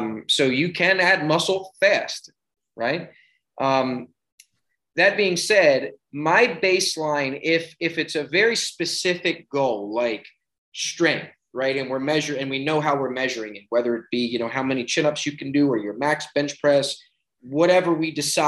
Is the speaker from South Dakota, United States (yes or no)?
no; Baltimore, Maryland, United States; I'm from Baltimore.